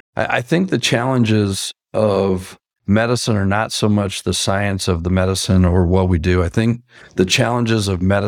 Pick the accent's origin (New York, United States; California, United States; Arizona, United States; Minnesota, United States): Arizona, United States; You know, I grew up in Arizona, so I'm literally out working, chopping weeds in cotton fields at 114 degrees.